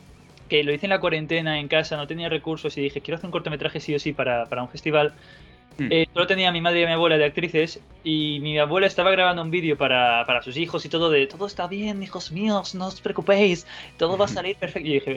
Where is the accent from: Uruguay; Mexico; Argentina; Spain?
Spain; Cerdanyola del Vallès, Catalonia; que se hace en mi pueblo, en Sardañola del Vallès.